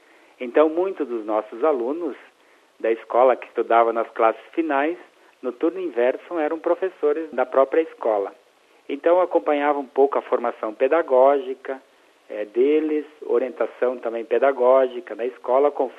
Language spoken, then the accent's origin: Portuguese; São Miguel do Oeste, Santa Catarina, Brazil; moved away as an adult; now in Mozambique; sou de São Miguel do Oeste, Santa Catarina, estou a Moçambique há 4 anos e meio